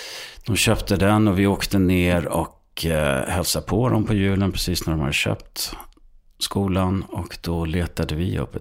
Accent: Skåne, Sweden; Så jag är uppväxt på landet i Skåne, norra Skåne.

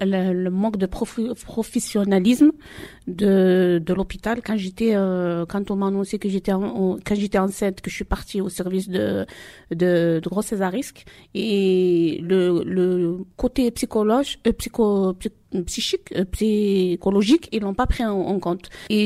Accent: Marseille, Provence-Alpes-Côte d'Azur, France; j'ai 47 ans. Je viens de la Castellane, 16e arrondissement.

